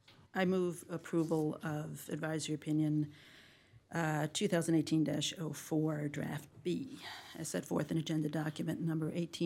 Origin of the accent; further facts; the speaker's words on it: New York, United States; There's a conservative party in various states, in my home state of New York, for example.